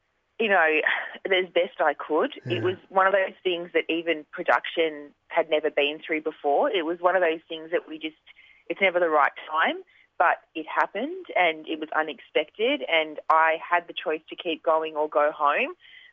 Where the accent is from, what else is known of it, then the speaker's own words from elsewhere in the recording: Melbourne, Victoria, Australia; Melbourne.